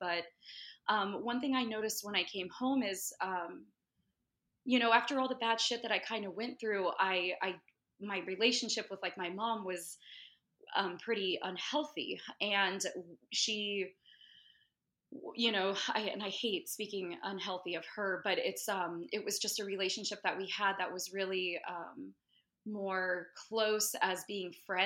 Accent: Washington, United States; also born or lived in California; I was from California and then my parents moved to Washington State. And so it's pretty much where I was raised. And when we moved to Washington, I was about 12 years old

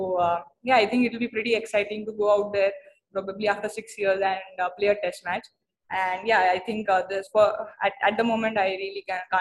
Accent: India; And especially, I think we all are proud as Indian whenever she reaches there.

